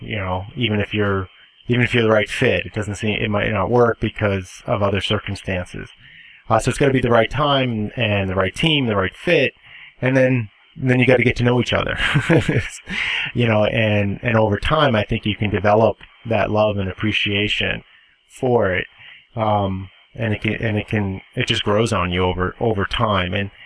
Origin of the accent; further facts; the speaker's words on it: Boston, Massachusetts, United States; moved away; because I grew up in Boston. Now, I haven't lived in Boston for 20 years.